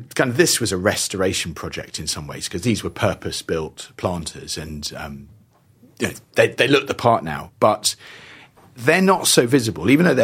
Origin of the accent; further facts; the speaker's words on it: South West England, United Kingdom; I grew up in Devon.